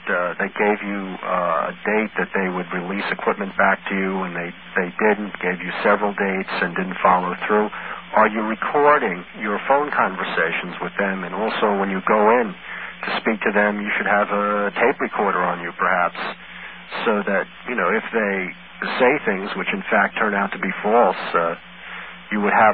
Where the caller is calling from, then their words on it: New York, United States; Hi, New York, Manhattan.